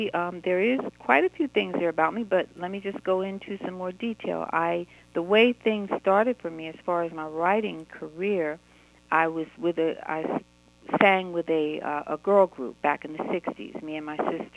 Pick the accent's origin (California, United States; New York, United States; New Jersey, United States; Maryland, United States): New Jersey, United States; Bridgewater Township; originally I was born in Florida, but my dad moved to New Jersey, a little town in New Jersey, when I was just 1 year old, so I consider New Jersey to be my home state.